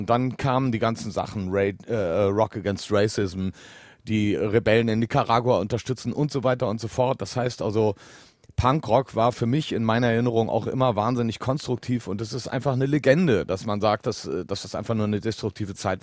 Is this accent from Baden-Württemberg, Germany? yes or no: no; Düsseldorf, North Rhine-Westphalia, Germany; Das hat uns als Düsseldorfer dann schon sehr, sehr beeindruckt